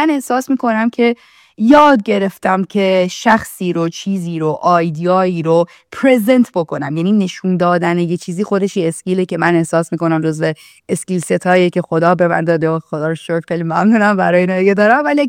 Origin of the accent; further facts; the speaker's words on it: Kurdistan, Iran; من چون حالا تو کردستان بزرگ شدم و توی خانواده‌ای که از نظر مایندستی خیلی آدمای درویش مسلکی بودم بزرگ شدم